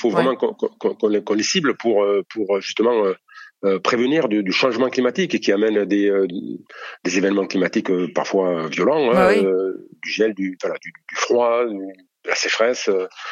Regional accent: Bordeaux, Nouvelle-Aquitaine, France; Je suis bordelais, donc je passerai.

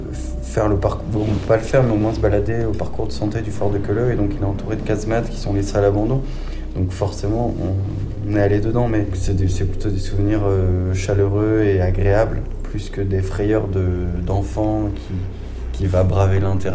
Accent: Metz, Grand Est, France; Je suis né à Metz, j'ai grandi à Metz.

